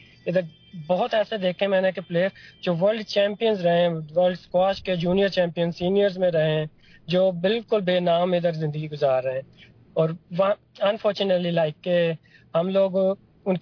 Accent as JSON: {"language": "Urdu", "country": "Pakistan", "lives_now": "Canada", "said": "جیسے ادھر آ کے ہم یہ نہیں کہتے ہیں کہ جی میں اس مطلب علاقے سے ہوں اس علاقے سے, ادھر ہم سب بولتے ہیں کہ پاکستانی ہوں"}